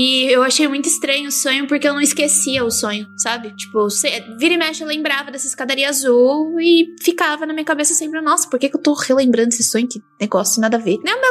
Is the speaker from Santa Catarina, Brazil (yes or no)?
no; São Paulo, Brazil; E eu sou de outro estado, sou daqui de São Paulo